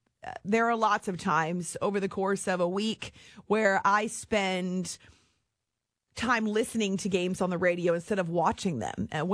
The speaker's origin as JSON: {"language": "English", "region": "New Hampshire", "country": "United States", "tie": "born or raised there", "said": "I also was thinking about my experience growing up in New Hampshire and how that's the reason I'm a radio junkie"}